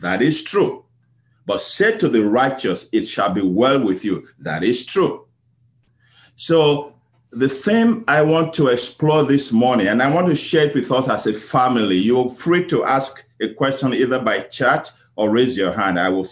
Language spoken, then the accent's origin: English; Nigeria; because in my hometown, we did not have shepherds. So what we saw was a group of people who brought their cattle, their herd, all the way from the north and would let them graze openly. I heard it's now causing a lot of problems in Nigeria.